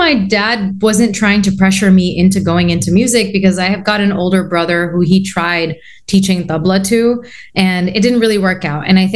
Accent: Queens, New York, United States; now in Los Angeles, United States; I'm born and raised in New York, in Queens specifically. I currently live in Los Angeles

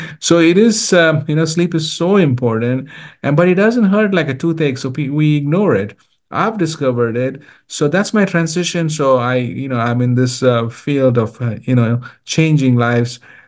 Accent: India; now in United States; So I came to America. I'm originally from India.

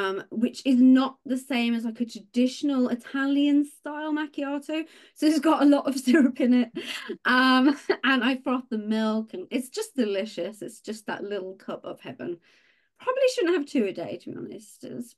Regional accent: United Kingdom; I am British.

